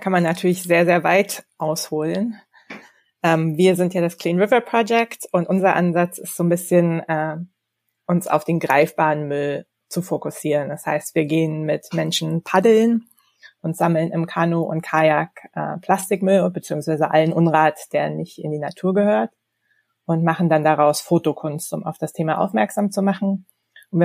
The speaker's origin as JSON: {"language": "German", "region": "Berlin", "country": "Germany", "tie": "born or raised there", "said": "Bin nach vielen Jahren im Ausland und an den Küsten und auf dem Meer durch Corona wieder in Berlin, in meiner Heimatstadt, gelandet"}